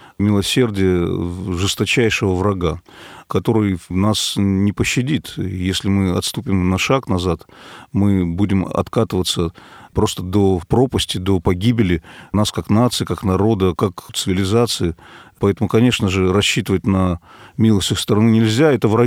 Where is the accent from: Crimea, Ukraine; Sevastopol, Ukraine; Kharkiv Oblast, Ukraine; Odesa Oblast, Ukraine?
Kharkiv Oblast, Ukraine; Kharkiv; Я родом из Харькова и работал в Луганске, в Одессе.